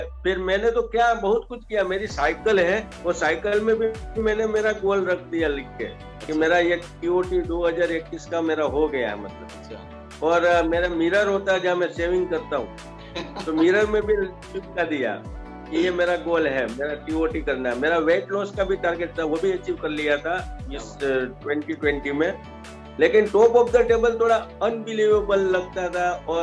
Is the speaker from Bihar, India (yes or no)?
no; Keshod, Gujarat, India; मैं एक छोटे से शहर से हूँ. मेरा गांव का शहर का नाम है केशोद, जो शासन लोगों ने सुना होगा लायन के लिए पूरे वर्ल्ड में फेमस है. वो लायन के एरिया में मैं रहता हूँ और सोमनाथ और जूनागढ़ के बीच में मेरा टाउन है.